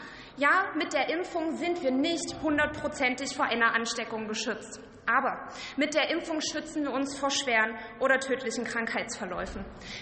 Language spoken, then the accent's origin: German; Saxony, Germany; Ich komme aus Sachsen.